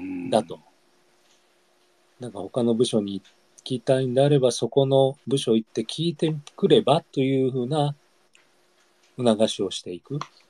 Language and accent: Japanese; Osaka, Japan; 実際に私の出身の中学校、大阪市立の中学校でですね